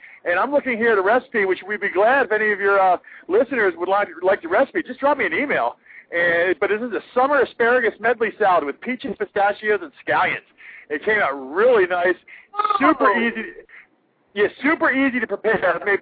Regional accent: New Jersey, United States; I say I'm a cook from Jersey.

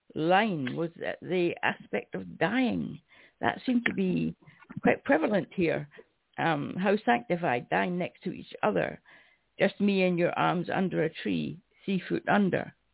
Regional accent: Scotland, United Kingdom; but being Scottish, we don't have that many that I don't understand.

